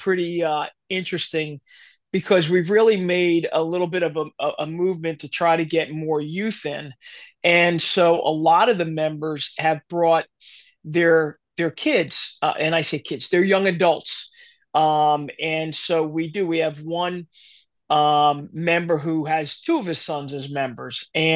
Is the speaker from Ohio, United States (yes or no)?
no; New York, United States; moved away; Myself, I came down from New York 25 years ago.